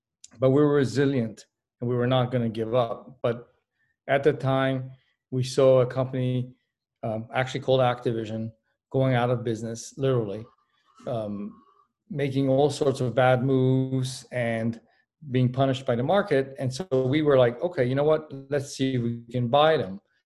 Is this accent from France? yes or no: yes; Paris, Île-de-France, France; moved away as an adult; now in United States; it started at the University of Michigan when I moved there from Paris, France, where I was growing up.